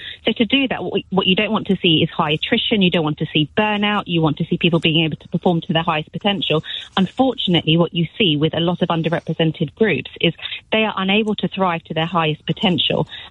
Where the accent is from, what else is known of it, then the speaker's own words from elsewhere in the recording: India; I was an investment banker, worked on the trading floor for 12 years, pre-financial crisis and post, as an Indian woman.